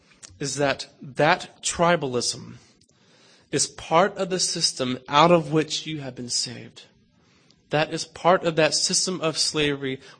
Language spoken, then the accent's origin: English; the South, United States; now in Chicago, United States; I come from the South, which has quite a history of racial conflict.